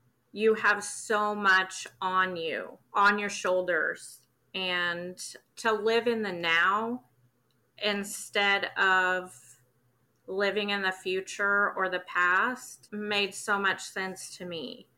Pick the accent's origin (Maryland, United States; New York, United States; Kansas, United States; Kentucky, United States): Kansas, United States; Wichita; I'm from Wichita, Kansas.